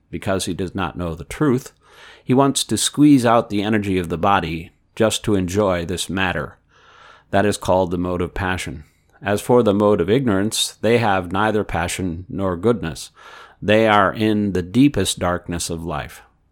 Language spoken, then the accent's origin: English; India; English is a second language; For example, I am Indian. It is not very easy to immediately think that I am not Indian, but pure soul.